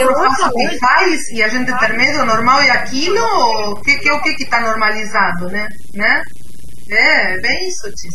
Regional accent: Buenos Aires, Argentina; Portuguese is a second language; moved away as an adult; now in Paranaguá, Brazil; eu nasci na Argentina, né, em Buenos Aires. Vim morar aqui com 18 anos, no 89, né, 88 para 89.

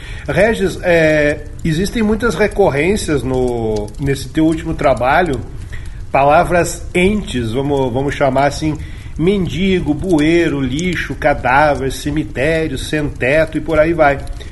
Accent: Curitiba, Paraná, Brazil; also born or lived in São Paulo; Eu, como sou curitibano, apesar de ter morado um bom tempo em São Paulo

